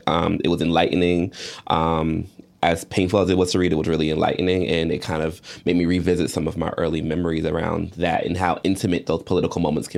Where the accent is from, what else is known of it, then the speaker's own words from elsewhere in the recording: Georgia, United States; The story reminded me, so I grew up in Georgia